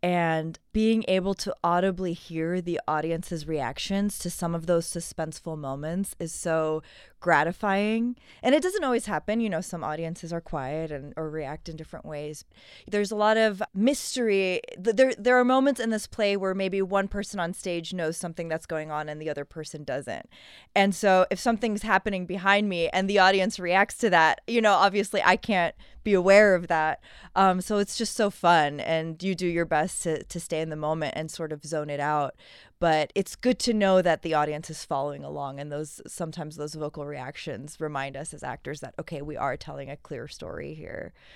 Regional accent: San Diego, California, United States; also born or lived in Afghanistan; now in Tucson, United States; I was born in Afghanistan, but grew up in San Diego, California. So that's sort of what I consider hometown.

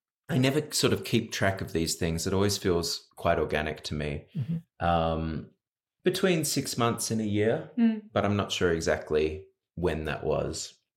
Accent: Australia; I think that partly comes from being Australian and being open-minded and just loving music of the world.

